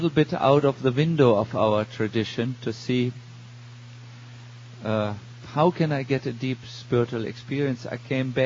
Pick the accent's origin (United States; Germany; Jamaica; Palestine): Germany; born there; English is a second language; I was born in Germany